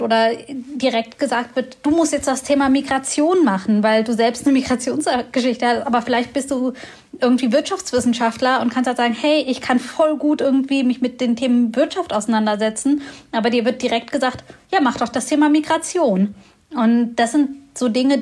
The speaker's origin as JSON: {"language": "German", "town": "Göttingen", "region": "Lower Saxony", "country": "Germany", "said": "Ich bin ja aus Göttingen und das ist eine Studistadt mit sehr vielen jungen Menschen."}